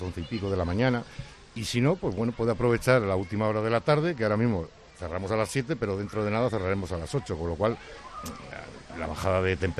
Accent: Burgos, Castile and León, Spain; Yo que soy de Burgos, pues soy de los peores adaptados aquí en Terra Natura

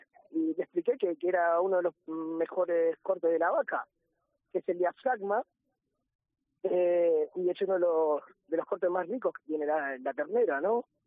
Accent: Argentina; bueno, ya sabes, como argentino, para nosotros es religión el asado

